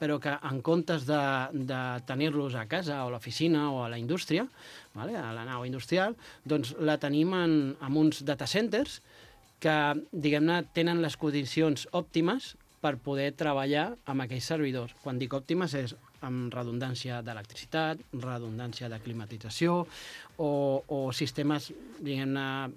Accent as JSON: {"language": "Catalan", "town": "Vilafranca del Penedès", "region": "Catalonia", "country": "Spain", "said": "Nosaltres, bona part dels companys som de Vilafranca, sí, de Rodalies"}